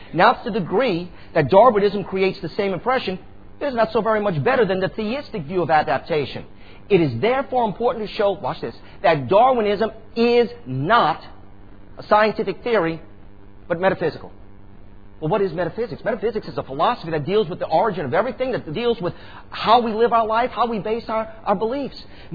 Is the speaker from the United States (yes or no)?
yes; Chalmette, Louisiana, United States; I was brought up in Chalmette, but I was born in Araby, which is uptown Chalmette.